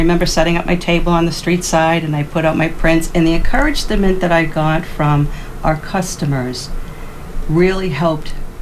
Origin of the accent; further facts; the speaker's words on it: Brockton, Massachusetts, United States; I am. I grew up in the Brockton area. My dad was a custodian for the Brockton school system.